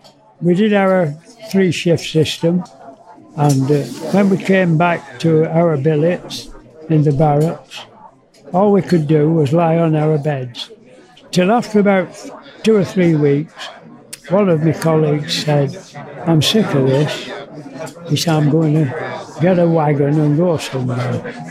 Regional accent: Oldham, North West England, United Kingdom; I come from Oldham in Lancashire.

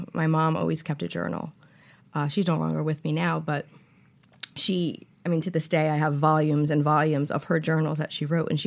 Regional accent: New Haven, Connecticut, United States; I grew up here in New Haven.

